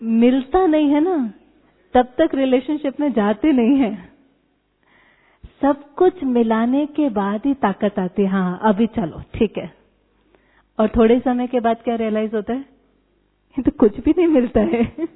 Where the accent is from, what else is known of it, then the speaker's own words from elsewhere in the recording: North India, India; now in Mumbai, India; मेरे साथ हुआ ना, मैं नॉर्थ इंडिया से आई मुंबई, मैंने कहा सब चीज में मीठा खाते हैं